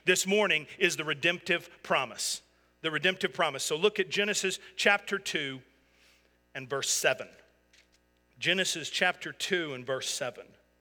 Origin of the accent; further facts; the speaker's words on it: Florida, United States; I mean, I grew up in Florida.